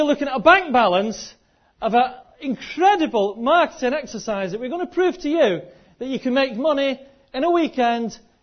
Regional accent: United Kingdom; We're British, we're cynical, we don't believe that kind of stuff.

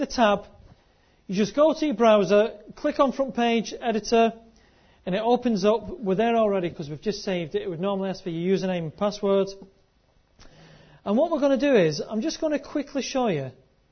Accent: Scotland, United Kingdom; also born or lived in Lancashire; now in England; because I'm talking in an accent, I came from Scotland and I live near Manchester, and I've worked in Lancashire, so there's a bit of a mishmash there.

